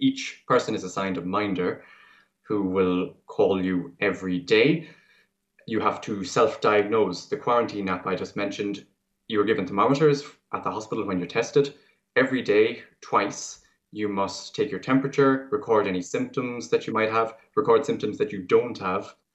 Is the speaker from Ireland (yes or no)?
yes; Munster, Ireland; now in Seoul, South Korea; I'm originally from County Clare